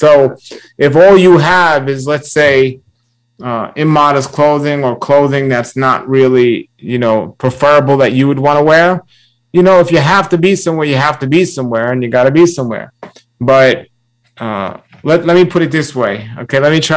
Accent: New York City, New York, United States; I grew up in New York City and I've traveled the world

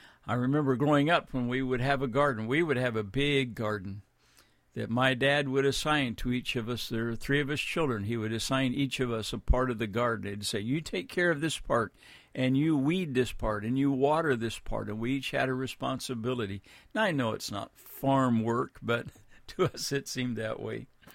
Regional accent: Midwest, United States; You know, I grew up in the Midwest, and I was used to seeing farmers.

